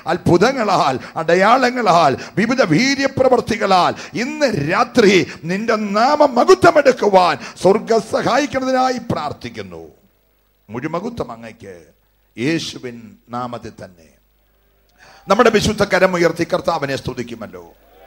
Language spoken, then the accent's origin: Malayalam; Vechoochira, Kerala, India; born there; ഞങ്ങളുടെ വെച്ചുച്ചിറ എന്നൊരു കൊച്ചു ഗ്രാമത്തിലാണ് ഞാനും പി ജി മാൻസാറൊക്കെ ജനിച്ചത്. വലിയ പേരുള്ള പട്ടണമൊന്നുമല്ല, ഇപ്പോഴും വലിയ വികസനമൊന്നും ഇല്ലാത്ത ഒരു പട്ടണമാണ്.